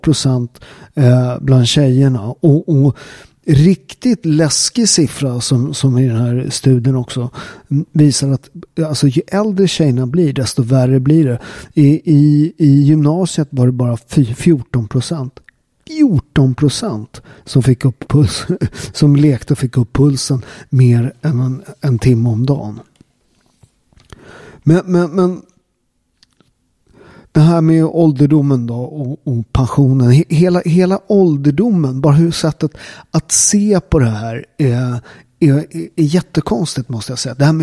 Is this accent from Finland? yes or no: no; Southern Italy, Italy; Swedish is a second language; i södra Italien där jag kommer ifrån